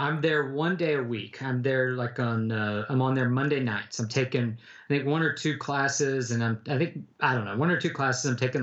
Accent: Texas, United States; My wife and I were going to move back to Texas. We're both from Texas. We wanted to get back home

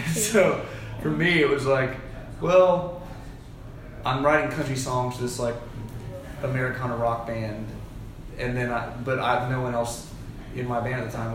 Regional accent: Nashville, Tennessee, United States; And I grew up in Nashville, so for sure for me, I grew up around that culture.

